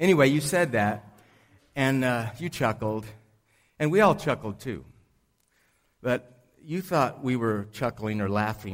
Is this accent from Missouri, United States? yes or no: no; California, United States; I'm from Southern California. And it is a privilege to be here.